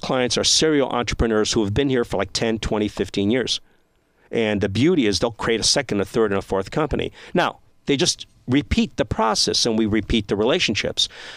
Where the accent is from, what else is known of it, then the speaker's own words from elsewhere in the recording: Arizona, United States; I'm from Arizona